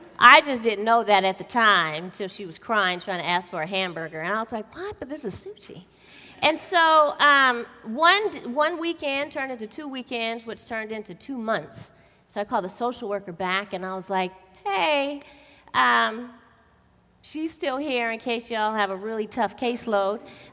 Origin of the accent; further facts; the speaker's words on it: California, United States; I grew up here in Silicon Valley. I attended Milpitas High School.